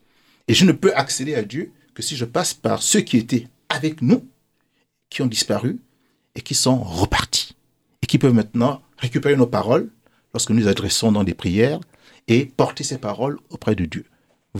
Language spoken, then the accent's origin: French; Gabon; Moi, je suis du Gabon.